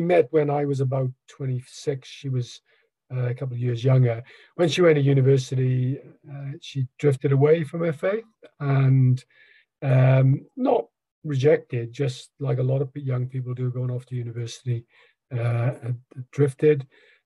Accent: Wales, United Kingdom; 60 now, so it's given a summary of the life can get a bit long, so I'll try and keep it short, though. Yeah, I grew up in South Wales, in the UK. I didn't have any real faith context at all growing up. I was the youngest of five children.

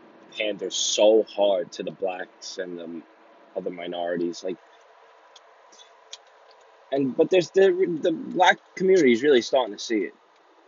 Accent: United States; I'm Italian American. I'm a proud Italian American. I love being Italian. And I'm very proud of that. But America comes first in my heart, no matter what.

